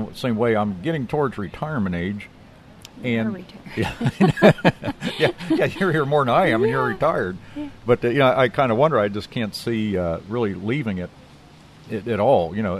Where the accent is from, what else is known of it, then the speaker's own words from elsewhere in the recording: Fairborn, Ohio, United States; And I grew up in Fairborn, Dayton area.